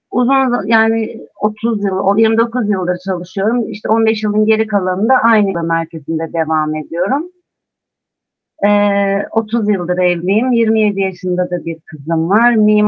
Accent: Istanbul, Turkey; 3 Ocak 1971'de İstanbul'da doğdum. 5 yaşındayken ilkokula başladım.

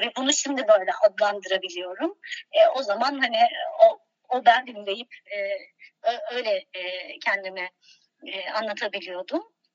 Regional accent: Istanbul, Turkey; born there; 1979 İstanbul doğumluyum. Sivaslı bir ailenin kızıyım.

